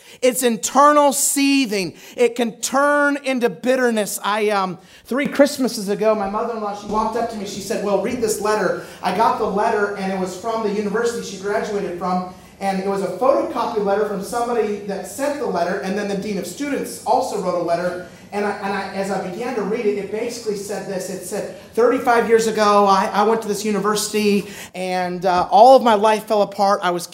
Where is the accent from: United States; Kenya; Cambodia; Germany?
United States; Twin Falls, Idaho; So I'm growing up in Twin Falls, Idaho.